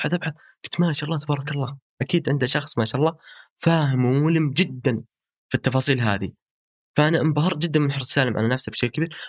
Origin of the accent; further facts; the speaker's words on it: Saudi Arabia; في شخص افخر فيه كسعوديين